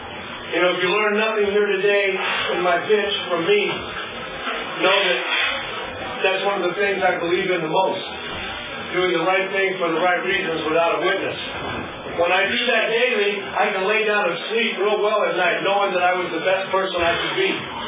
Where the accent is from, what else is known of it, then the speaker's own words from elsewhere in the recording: Newport Beach, California, United States; I was born in Newport Beach in 1940, and in a place called Hope Hospital on the Bluffs. I grew up in Newport Beach.